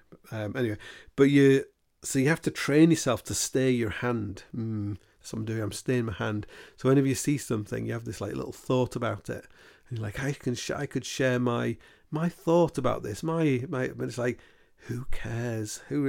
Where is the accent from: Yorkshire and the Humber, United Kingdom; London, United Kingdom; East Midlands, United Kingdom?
Yorkshire and the Humber, United Kingdom; Hull; Where when I grew up in Hull, because it was like a fishing city